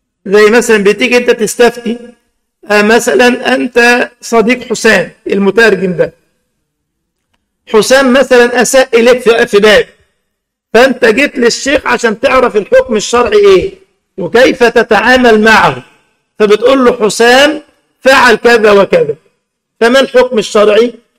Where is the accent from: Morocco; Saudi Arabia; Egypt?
Egypt; كذلك إبراهيم عيسى أبو حملات عندنا في مصر هذا الجهول الذي يهدم الثوابت ليل نهار